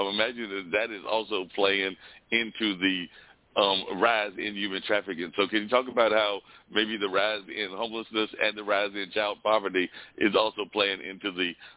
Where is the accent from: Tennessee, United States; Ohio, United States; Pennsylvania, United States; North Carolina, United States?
North Carolina, United States; that Southern tradition that I know I'm part of, having been born and raised in North Carolina